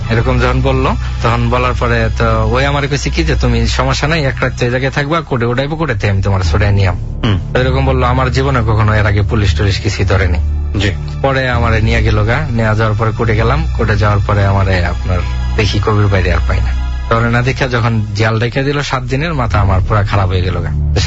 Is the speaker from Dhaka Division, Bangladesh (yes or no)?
no; Gafargaon, Mymensingh Division, Bangladesh; তো তখন যদি বলতাম যে মাইমিসিং গফরগাঁও বাড়ি, তো ওনার বাড়ি গফরগাঁও